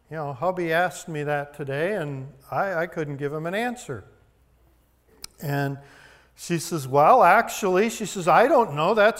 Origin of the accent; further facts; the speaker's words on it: Chicago, Illinois, United States; And as a Chicagoan, I don't know why he said hot dogs